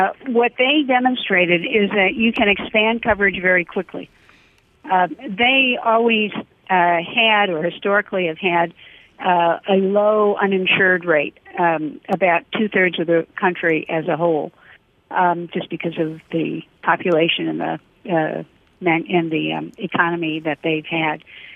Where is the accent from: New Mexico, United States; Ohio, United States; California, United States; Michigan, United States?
Michigan, United States; Detroit; I grew up in Detroit.